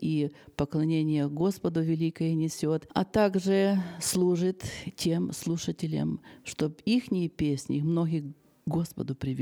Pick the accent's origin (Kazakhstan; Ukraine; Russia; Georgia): Ukraine; Russian is a second language; Да, я с Украины, я директор музыкального центра, я уже говорила, в Украине, в городе Луцке. Я извиняюсь, что я плохо разговариваю так по-русски, но я стараюсь.